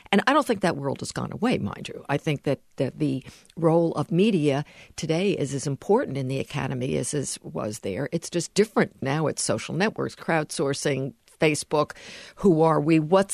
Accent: New York City, New York, United States; I grew up in the New York City area. My family is all from the metropolitan area.

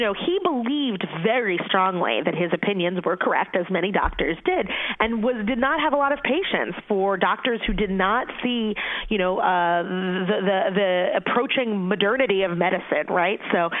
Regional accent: Philadelphia, Pennsylvania, United States; Growing up in Philadelphia, it was, a rite of passage for school-aged children to visit this medical oddities museum

